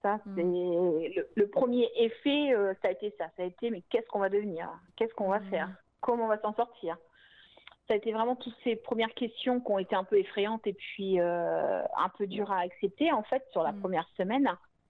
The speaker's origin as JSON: {"language": "French", "region": "Normandy", "country": "France", "lives_now": "Alençon, France", "said": "je suis pas alençonnaise d'origine puisque je suis de Haute-Normandie à la base."}